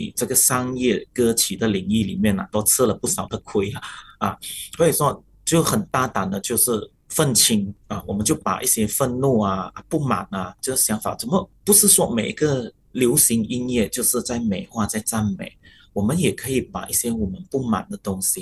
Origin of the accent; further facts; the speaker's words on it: Malaysia; 因为我的老师是Matthew Ngau 啊，就是我们马来西亚的这个国宝沙贝大师啊